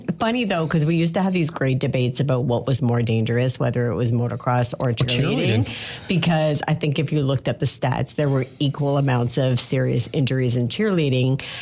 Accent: Canada; I'm grateful that we are Canadian.

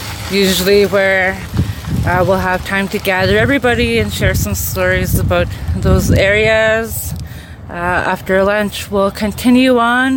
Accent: Fort McPherson, Northwest Territories, Canada; I'm Tetlet Gwich'in, main and people of the headwaters. I was raised in Fort McPherson, Northwest Territories, but I reside here on the Tahn in Kualantan, traditional territory.

